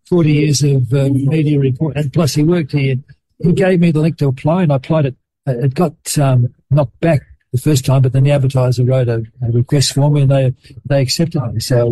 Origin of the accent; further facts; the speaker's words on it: Australia; I'm from Australia.